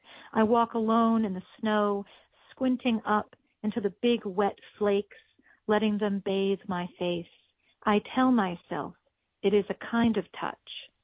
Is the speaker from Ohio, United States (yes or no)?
yes; Ohio, United States; because I'm from Ohio.